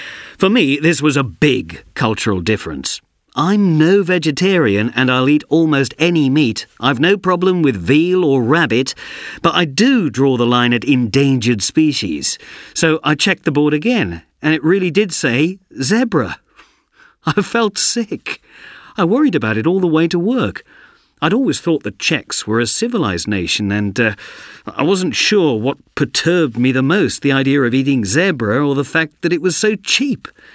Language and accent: English; Oxford, South East England, United Kingdom; I'm from Oxford, and a few years ago I went to work in Prague